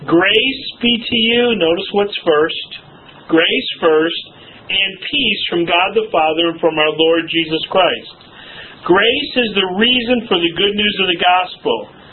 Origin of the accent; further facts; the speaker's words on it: New York, United States; No. Well, you weren't? Well, where were you? I was up north by the lake.